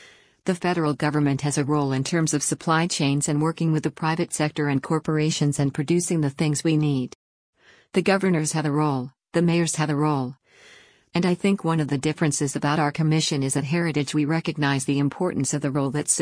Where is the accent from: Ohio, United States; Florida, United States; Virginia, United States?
Virginia, United States; You could have a state where, if you take my home state Virginia, where you have one set of issues in an urban area like Richmond but an entirely different set of issues in Southwest Virginia